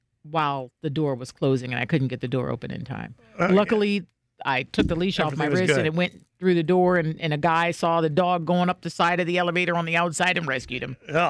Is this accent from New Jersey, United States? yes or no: yes; New Jersey, United States; I grew up in New Jersey where we have a major respect for flammable liquids. We don't even allow people to pump their own gas in the state of New Jersey.